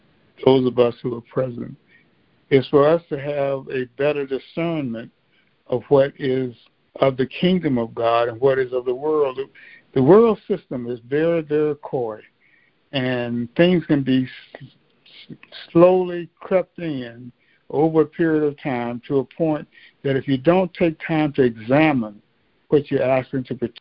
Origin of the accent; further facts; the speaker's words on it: Birmingham, Alabama, United States; I remember growing up in Birmingham, Alabama, the Christmas season, everyone was in a tizzy because people got so caught up in it.